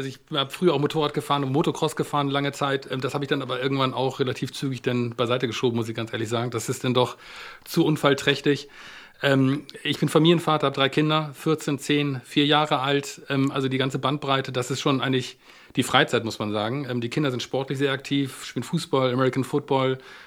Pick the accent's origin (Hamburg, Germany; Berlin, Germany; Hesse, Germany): Hamburg, Germany; born there; Ja, ich bin gebürtiger Hamburger.